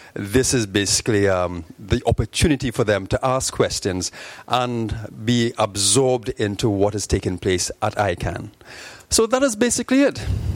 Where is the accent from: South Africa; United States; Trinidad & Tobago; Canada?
Trinidad & Tobago; I'm from Trinidad and Tobago.